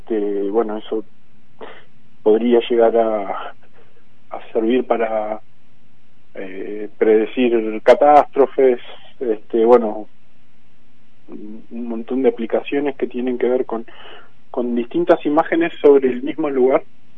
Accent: Allen, Río Negro, Argentina; De Allen, Río Negro.

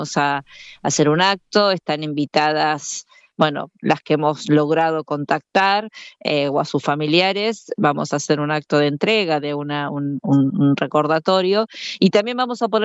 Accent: Argentina; esta tremenda historia que prácticamente nos invadió como argentinos y argentinas.

